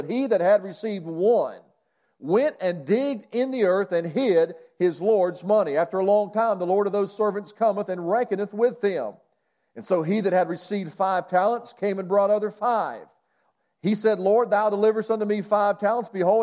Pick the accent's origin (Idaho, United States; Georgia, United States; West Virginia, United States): West Virginia, United States; I'm from West Virginia. I could preach the whole Bible from Genesis to Revelations and be finished in an hour.